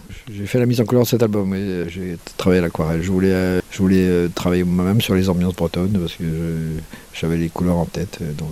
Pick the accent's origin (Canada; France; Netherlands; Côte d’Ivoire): France; Brittany; parce que je suis breton, évidemment.